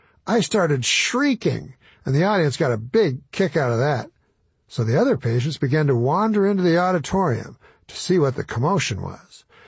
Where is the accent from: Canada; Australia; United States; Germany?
Canada; I was one of them, but only technically, because I was from Canada.